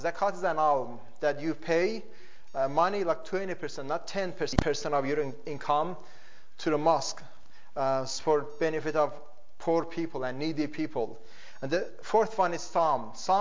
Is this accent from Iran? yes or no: yes; Iran; I was born and raised in Iran, Islamic country